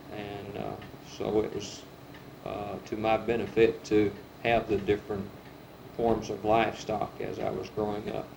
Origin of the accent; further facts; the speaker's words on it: Houstonville, Kentucky, United States; I was born in Lincoln County, Kentucky, in the community of Houstonville, which is in the western portion of Lincoln County, and grew up in a rural farm background.